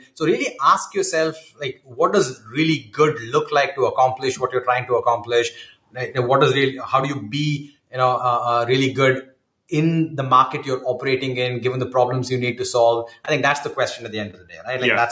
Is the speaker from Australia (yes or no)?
no; India; English is a second language; moved away as an adult; now in United States; And I'm Indian. I grew up in India. So I have a cultural affinity there.